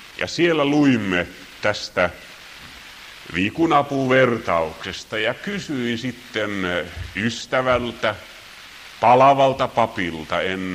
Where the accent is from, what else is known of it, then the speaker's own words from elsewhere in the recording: Helsinki, Uusimaa, Finland; Ja pohjalainen vereni kiehahti, vaikka olen Helsingin kasvatti.